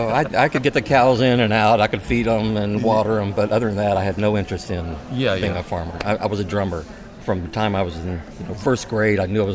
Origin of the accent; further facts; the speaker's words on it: San Marcos, Texas, United States; I was born in San Marcos, Texas.